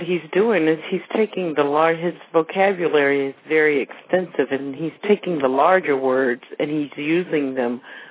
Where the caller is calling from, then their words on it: Maryland, United States; I'm calling from Maryland.